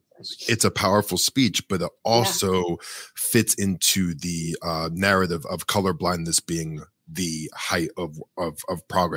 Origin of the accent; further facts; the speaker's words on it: Brooklyn, New York, United States; I grew up in Brooklyn, New York, with relatively wealthy parents.